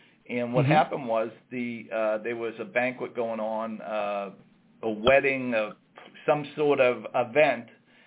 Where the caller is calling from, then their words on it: Saugus, Massachusetts, United States; I'm calling from our office in Saugus, Massachusetts.